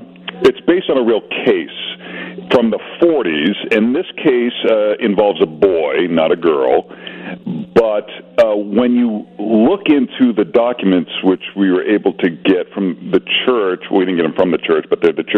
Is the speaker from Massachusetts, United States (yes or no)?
yes; Lynn, Massachusetts, United States; Yeah, so my hometown is Lynn, Massachusetts